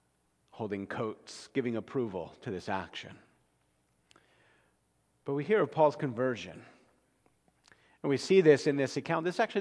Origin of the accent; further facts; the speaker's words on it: New Jersey, United States; born there; You know, I was born in New Jersey, just out of New York, right?